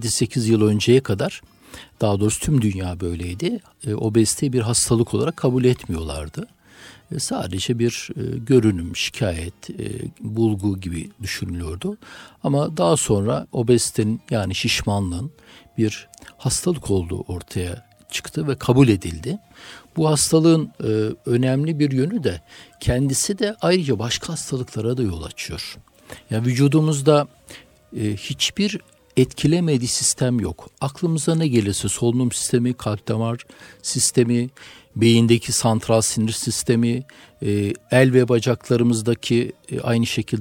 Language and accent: Turkish; Kütahya, Turkey; 1962 Kütahya doğumluyum. İlkokul, ortaokul ve liseyi Kütahya'da tamamladıktan sonra